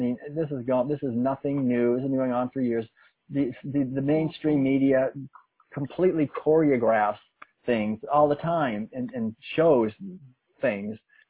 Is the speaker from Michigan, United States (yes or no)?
no; Concord, Massachusetts, United States; You know, I'm from Concord, Massachusetts, and I mean, every April 19th, we would celebrate the midnight ride of Paul Revere. I mean, I was born and raised in that.